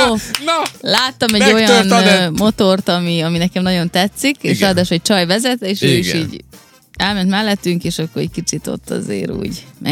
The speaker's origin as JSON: {"language": "Hungarian", "town": "Bogojevo", "region": "Vojvodina", "country": "Serbia", "said": "Gombosra, hogy megnézzék, hogy én honnan származom, hogy annyira emlegetem ezt a Gombost"}